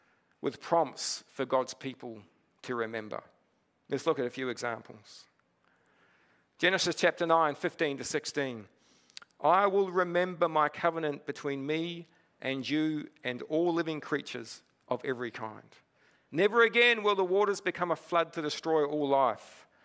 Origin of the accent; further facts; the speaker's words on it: Whanganui, Manawatū-Whanganui, New Zealand; born there; I was born in Whanganui. Anybody got history in Whanganui? No? There's a few of us out there, the mighty river.